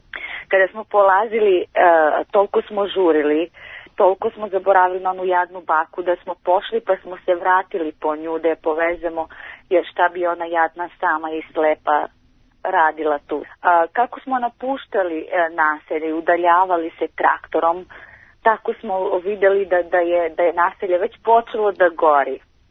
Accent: Kosovo; born there; Rođena sam na Kosovu.

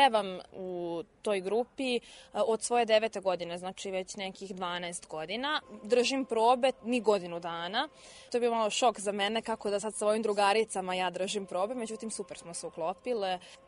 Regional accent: Batajnica, Belgrade, Serbia; dolazim iz Batajnice

